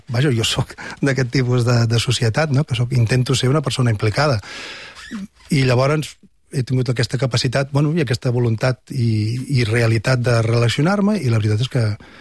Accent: Catalonia, Spain; I a més, com a catalans, ens posa en una posició d'avantatge, perquè nosaltres tenim 10 milions de parlants.

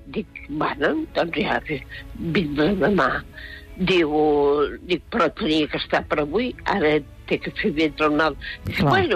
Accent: Reus, Catalonia, Spain; now in Barcelona, Spain; Jo no sóc d'aquí, jo sóc de Reus, però fa 50 anys que visc a Barcelona.

